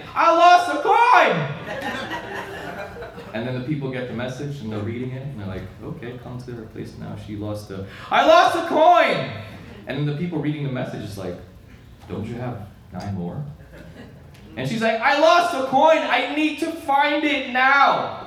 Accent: Philippines; So I grew up in the Philippines.

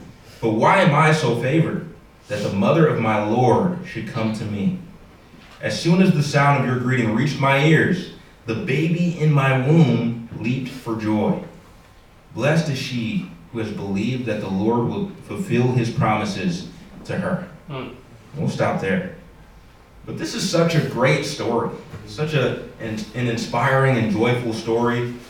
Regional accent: Detroit, Michigan, United States; I'm from Detroit, Michigan.

